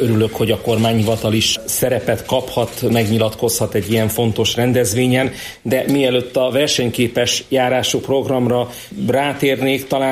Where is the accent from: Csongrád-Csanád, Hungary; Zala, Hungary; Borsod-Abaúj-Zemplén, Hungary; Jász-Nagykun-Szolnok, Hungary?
Borsod-Abaúj-Zemplén, Hungary; Miskolc; borsodiként, miskolciként én mindig örülök, hogyha bármilyen forrás a kis hazánkba, szűkebb pátriánkba érkezik